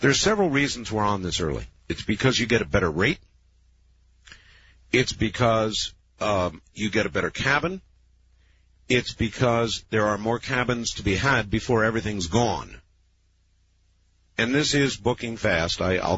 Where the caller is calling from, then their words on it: San Diego, California, United States; from San Diego.